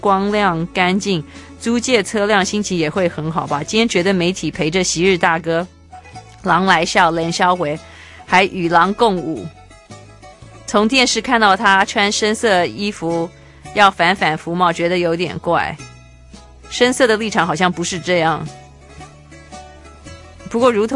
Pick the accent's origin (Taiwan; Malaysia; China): Taiwan; 我本来就不是，我是台湾人